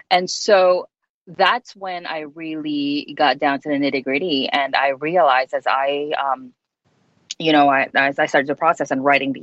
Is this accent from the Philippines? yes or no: yes; Philippines; now in United States; but even more so to me in the Philippines, growing up in the Philippines, women are supposed to be subservient to men and, you know, all of that. And so when I migrated to the U.S., I recognized the freedom and the ability of my gender here